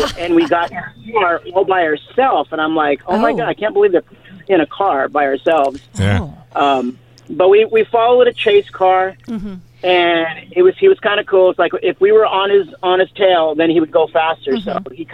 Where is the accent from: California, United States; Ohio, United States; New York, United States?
California, United States; San Jose; moved away as an adult; now in Carlsbad, United States; No, I'm from Northern California, from Silicon Valley.